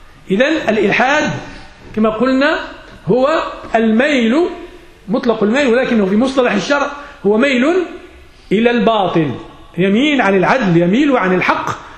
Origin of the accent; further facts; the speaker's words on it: Morocco; كما هو الجاري به العمل مثلا عندنا في المغرب